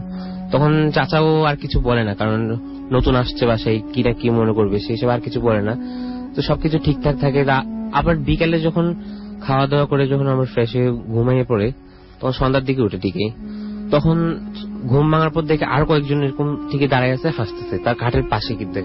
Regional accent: Satkania, Chittagong Division, Bangladesh; আমাদের আমার গ্রামের বাড়ি হচ্ছে সাতকানিয়া

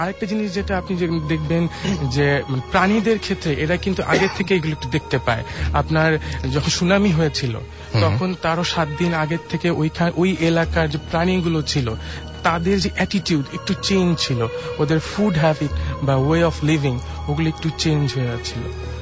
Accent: Narayanganj, Dhaka Division, Bangladesh; নারায়ণগঞ্জ থেকে এসেছি।

